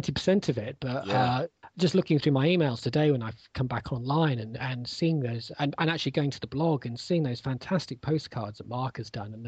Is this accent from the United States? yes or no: no; United Kingdom; accent: British; I try not to say it because I fear with my British accent that it will sound creepy.